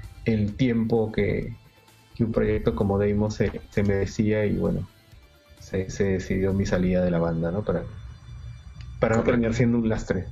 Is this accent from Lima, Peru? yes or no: yes; Lima, Peru; soy de Lima, Perú.